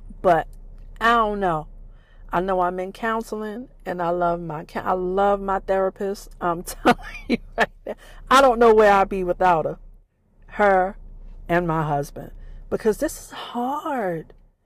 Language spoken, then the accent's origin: English; Queens, New York, United States; also born or lived in Maryland; I grew up in Queens, New York.